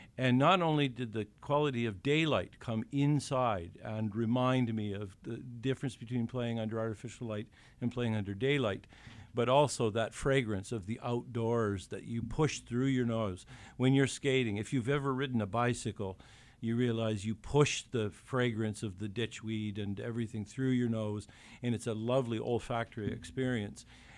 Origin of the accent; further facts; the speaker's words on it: Canada; I'm a Canadian, so it was cold where I was.